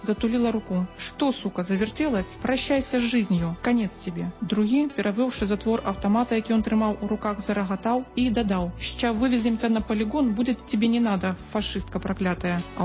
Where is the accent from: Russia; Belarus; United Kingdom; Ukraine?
Belarus; Ukrainian is a second language; Ми білоруси.